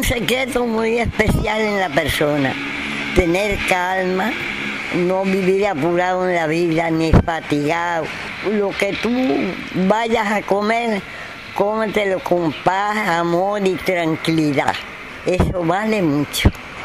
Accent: Las Tunas, Cuba; born or raised there; also born or lived in Guayos

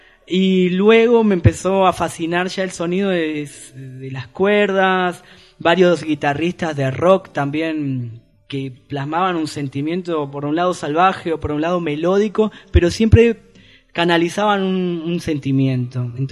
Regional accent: Argentina; los amigos. Y sí, soy argentino

